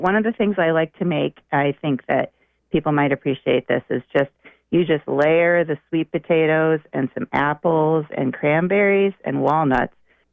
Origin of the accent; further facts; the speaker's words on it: Wisconsin, United States; born there; Yes, so my parents are from Wisconsin. I was born in Wisconsin